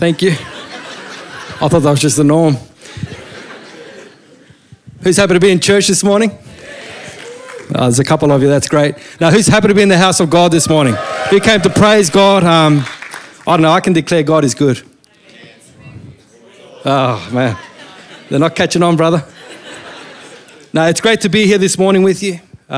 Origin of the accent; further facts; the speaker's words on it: Brisbane, Queensland, Australia; Yeah, that's where I'm from. So born and bred in Brisbane. My father was Roberto from Chile. My mum is from Spain.